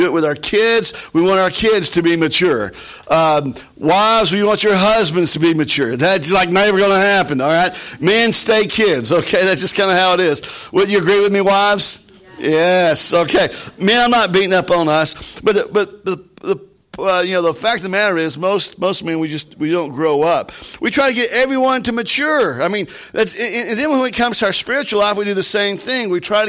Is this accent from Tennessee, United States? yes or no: yes; Knoxville, Tennessee, United States; I'm from the South. Tennessee. I grew up in East Tennessee. In Knoxville, my blood runs orange.